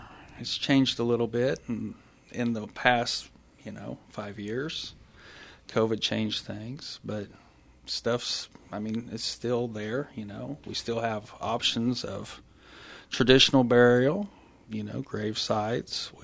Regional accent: Emporia, Kansas, United States; also born or lived in Waverly; I grew up mainly in Emporia. Sixth grade year, we moved back to Waverly. And I finished out the rest of it and then came back to Emporia after graduation.

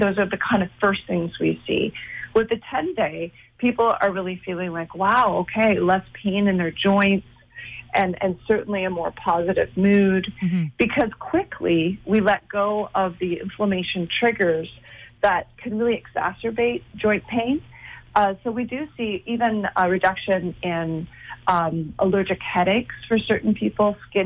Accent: Linden, Ontario, Canada; Oh, my hometown, Linden, is in Ontario as well. Tiny little town.

